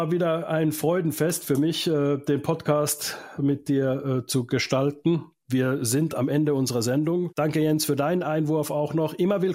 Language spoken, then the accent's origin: German; Finland; German is a second language; now in Germany; Das kenne ich noch aus meiner Heimat auch in Finnland